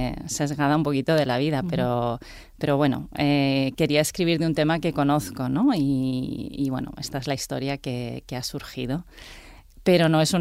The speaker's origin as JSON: {"language": "Spanish", "town": "Barcelona", "region": "Catalonia", "country": "Spain", "tie": "born or raised there", "also_born_or_lived": "Zaragoza", "said": "yo nací en Zaragoza, como bien dices, pero pues a los 5 años me fui. Y bueno, me fui a Barcelona y pasé allí pues mi etapa formativa, diríamos. Y después empecé a viajar y he trabajado la mayor parte de mi vida en Holanda"}